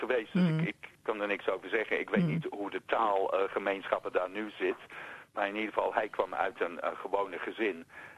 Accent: United States; Dutch is a second language; Als Amerikaan zijnde en gewend zijn aan Amerikaanse Hollywood-producties.

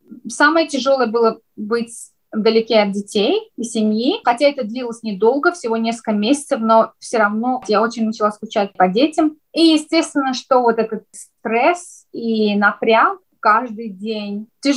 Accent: Azerbaijan; Тот факт, то, что я из Азербайджана, я думаю, что это, как говорится, фундамент всего для меня.

